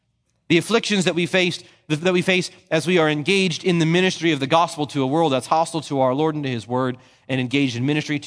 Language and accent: English; New Jersey, United States; I grew up in New Jersey, where it's not sunny every day like it is in Southern California.